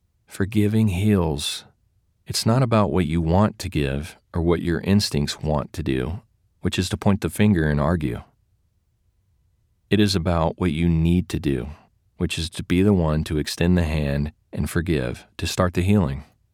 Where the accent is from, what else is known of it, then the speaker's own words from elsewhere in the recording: Louisiana, United States; now in Seattle, United States; past 20 years, I have lived in Seattle, which has a highly diverse population of races and cultures. I am originally from Louisiana, where the population is much less diverse